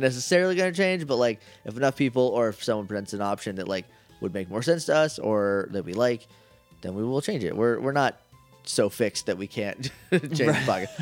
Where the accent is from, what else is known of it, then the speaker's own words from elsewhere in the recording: New England, United States; accent: New England; And also, we're both from New England.